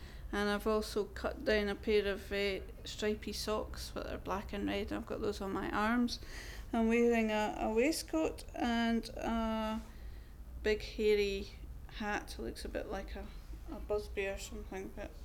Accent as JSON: {"language": "English", "town": "Dunfermline", "region": "Scotland", "country": "United Kingdom", "also_born_or_lived": "St Andrews", "lives_now": "Edinburgh, United Kingdom", "said": "No, I'm from Dunfermline in Fife, and I've also lived in St Andrews."}